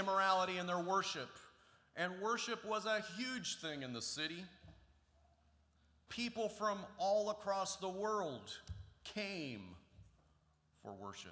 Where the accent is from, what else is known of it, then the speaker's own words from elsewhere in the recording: Portland, United States; I know, I come from Portland. Maybe it's different here.